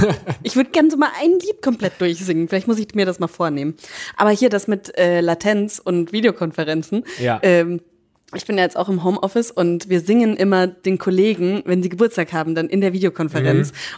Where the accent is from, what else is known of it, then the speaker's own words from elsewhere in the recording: Bavaria, Germany; ich komme ja aus Franken.